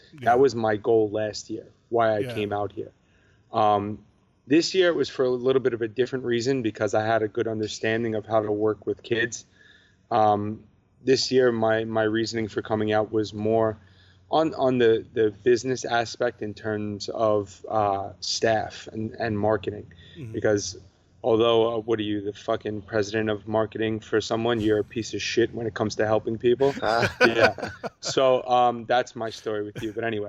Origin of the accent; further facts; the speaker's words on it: Brooklyn, New York, United States; No, I'm from Brooklyn, you moron.